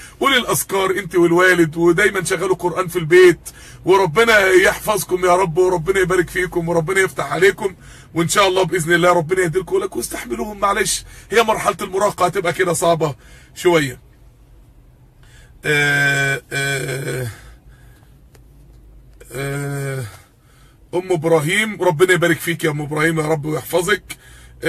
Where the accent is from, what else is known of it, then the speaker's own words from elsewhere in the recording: Mansoura, Dakahlia, Egypt; انا من المنصورة اصلا، انا من المنصورة حبيب قلبي